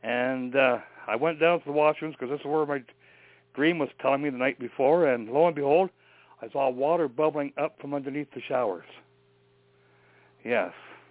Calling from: Ontario, Canada; I'm calling from the Shaw.

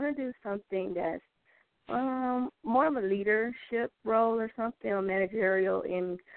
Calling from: Georgia, United States; I'm calling from Georgia.

